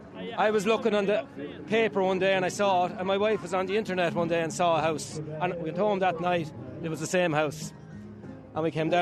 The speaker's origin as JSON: {"language": "English", "town": "Mullingar", "region": "Leinster", "country": "Ireland", "said": "I'm originally from Mullingar."}